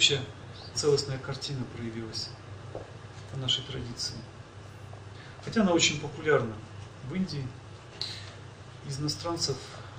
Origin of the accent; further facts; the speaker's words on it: Russia; Есть еще я из России